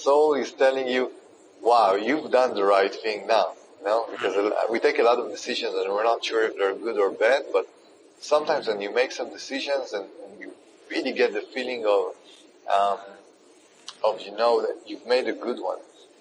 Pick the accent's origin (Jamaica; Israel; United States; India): Israel; in my home country, in Israel, is basically I go and I live with my parents every time I get back to Israel.